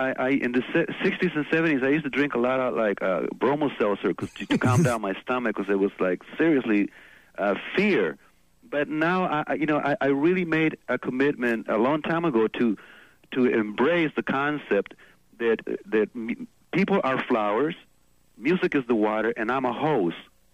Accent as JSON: {"language": "English", "region": "California", "country": "United States", "said": "We're friends. We're from the Bay Area."}